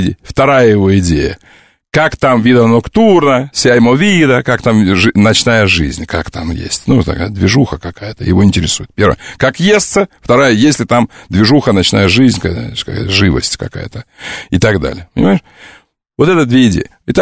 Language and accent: Russian; Crimea, Ukraine; born there; А я родился в Крыму.